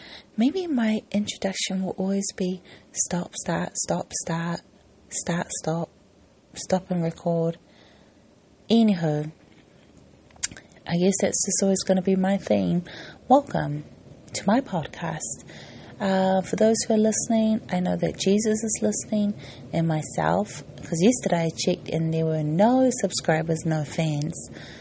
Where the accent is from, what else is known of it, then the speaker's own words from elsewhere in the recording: New Zealand; I'm from New Zealand